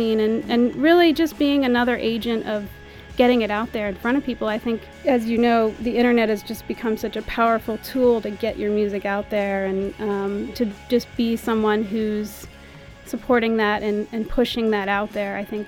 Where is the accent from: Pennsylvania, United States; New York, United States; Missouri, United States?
Pennsylvania, United States; When I came here, I'm from Pennsylvania, I'm from a rural town, and we didn't really have much of a music scene.